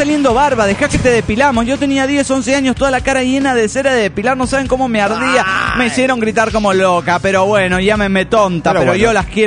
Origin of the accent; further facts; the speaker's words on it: Oaxaca, Mexico; de Oaxaca, México.